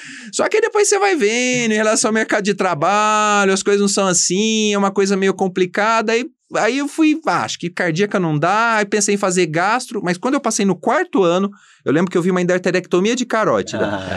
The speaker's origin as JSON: {"language": "Portuguese", "town": "Cruzeiro", "region": "São Paulo", "country": "Brazil", "moved": "yes", "lives_now": "São Paulo, Brazil", "said": "eu sou do interior, eu sou do Vale do Paraíba. Eu sou de uma cidade que chama Cruzeiro, uma cidade pequena, fica perto de Aparecida do Norte, indo para o Rio de Janeiro e indo para Minas, faz fronteira com Minas. Por isso que eu tenho esse sotaque."}